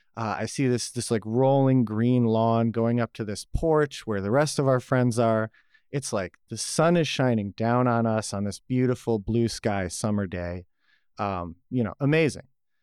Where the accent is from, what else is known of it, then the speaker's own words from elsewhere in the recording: Buffalo, New York, United States; born there; I was born in Buffalo, New York, the land of plenty.